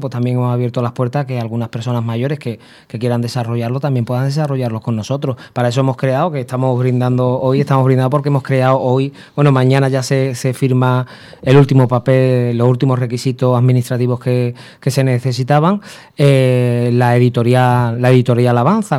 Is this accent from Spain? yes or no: yes; Huelva, Andalusia, Spain; Había una necesidad de hacer teatro en mi tierra, allí en Huelva